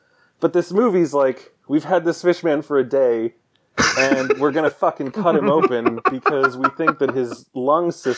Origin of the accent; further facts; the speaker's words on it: Maryland, United States; I'm from Baltimore. I'm not from Baltimore, but I'm from around Baltimore. I know Baltimore.